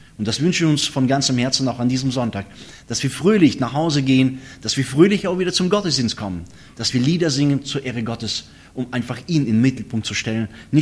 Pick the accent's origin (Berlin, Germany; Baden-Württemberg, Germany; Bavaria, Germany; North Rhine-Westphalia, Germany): North Rhine-Westphalia, Germany; Bonn; ich komme aus Bonn, aus einer Gemeinde, wo eine relativ große Gemeinde, 600 Mitglieder groß, eine russlandsdeutsche Gemeinde